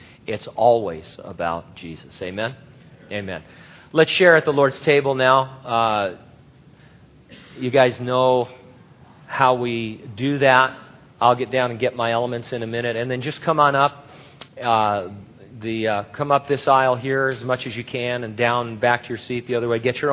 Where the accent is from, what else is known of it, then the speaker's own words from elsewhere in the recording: San Bernardino, California, United States; People are making fun of my hometown. I'm so offended. It was beautiful once. But anyway, San Bernardino was a big city.